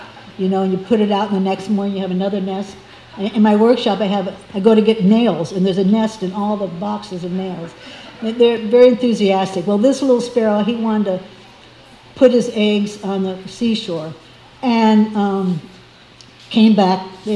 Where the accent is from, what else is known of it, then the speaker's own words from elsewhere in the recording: Miami, Florida, United States; I'm born and raised in Miami. My parents are here. I'm from U.S.